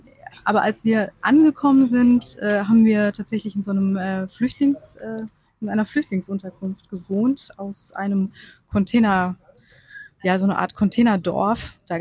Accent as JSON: {"language": "German", "region": "Bucharest", "country": "Romania", "tie": "born or raised there", "said": "Ich bin in Rumänien aufgewachsen bzw. geboren und in Bukarest. Und da war jetzt die Gegend, in der ich dort gelebt habe, natürlich sehr von dem kommunistischen Plattenbau stark"}